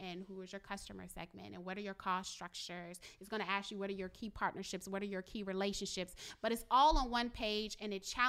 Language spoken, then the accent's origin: English; Richmond, Virginia, United States; because I'm from Richmond